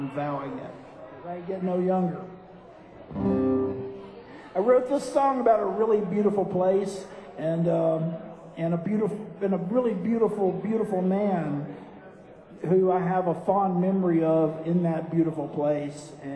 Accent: Alabama, United States; And I grew up in North Alabama, which is, you know, it's pretty good looking.

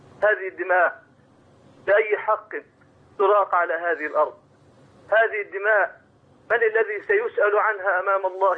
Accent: Egypt; أن يرفع هذه الفتنة عن بلادنا مصر،

